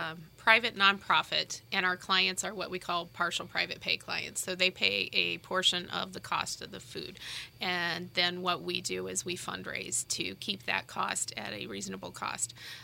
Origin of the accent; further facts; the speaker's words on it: Cincinnati, Ohio, United States; No, I'm originally from Cincinnati, Ohio.